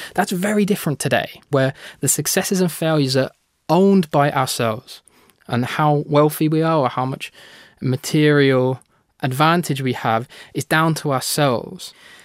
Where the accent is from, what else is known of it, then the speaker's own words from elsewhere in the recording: United Kingdom; now in Canada; And we're beginning to see similar trends emerge across Canada and in my home country, the United Kingdom.